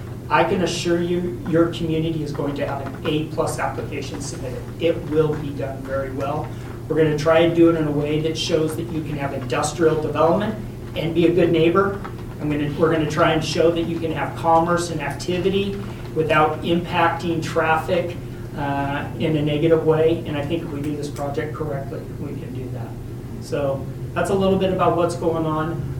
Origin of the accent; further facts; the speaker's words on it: Oregon, United States; I come from Eastern Oregon. I do economic development privately.